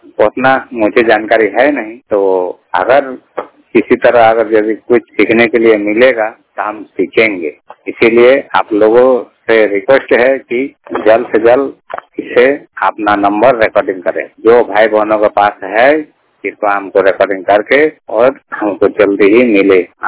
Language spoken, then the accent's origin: Hindi; Dhanbad, Jharkhand, India; मैं राज्य झारखंड जिला धनबाद का रहने वाला हूँ। 100% ब्लाइंड बोल रहा हूँ